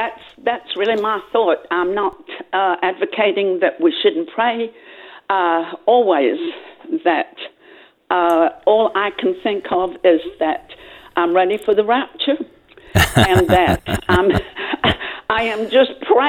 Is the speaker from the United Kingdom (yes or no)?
yes; England, United Kingdom; now in United States; I'm originally from England.